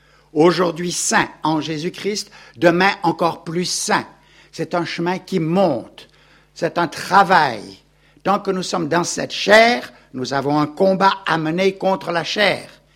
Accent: Gabon; born there; je suis né moi-même au Gabon, en pleine brousse, dans l'hôpital de Dr. Albert Schweitzer

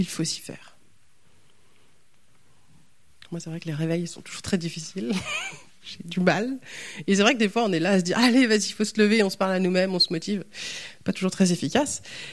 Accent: France; on a vu en tant que Français, on aime bien polémiquer un petit peu

